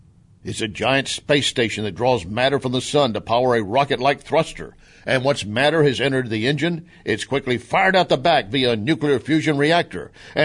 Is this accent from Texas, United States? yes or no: yes; Texas, United States; As I said, growing up in West Texas, I saw a lot of tumbleweeds